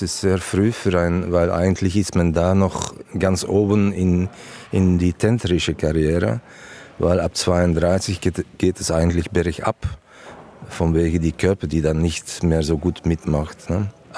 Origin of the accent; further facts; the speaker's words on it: Antwerp, Flanders, Belgium; now in Essen, Germany; Ist sehr nah zu meiner Heimat Antwerpen.